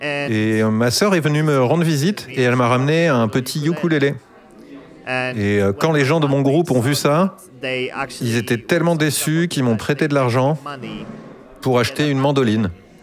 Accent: Świętokrzyskie Voivodeship, Poland; Je viens de Pologne, de la très jolie région des Monts Sainte-Croix. Ce sont les plus vieilles montagnes d'Europe. Et c'est un très joli endroit d'où venir, je pense.

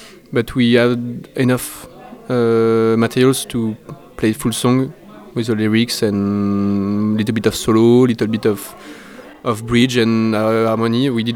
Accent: Palaiseau, Île-de-France, France; I'm come from Palaiseau in France, and I play bass guitar.

